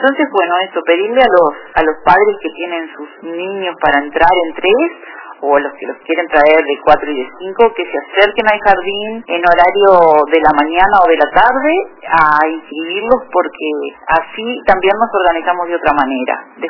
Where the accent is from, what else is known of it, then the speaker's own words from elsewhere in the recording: Uruguay; ¿viste cómo somos los uruguayos?